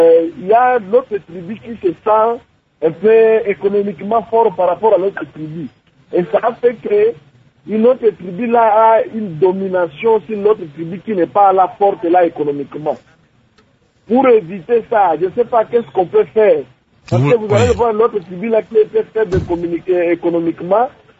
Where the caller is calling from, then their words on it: Ituri, DR Congo; parce que ici, chez nous, en Ituri, vous savez